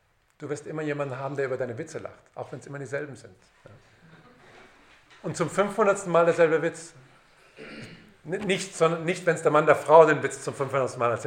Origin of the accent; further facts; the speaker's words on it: Bavaria, Germany; in China ich bin Bayer, ja, in China, also ich sage ja hier China oder China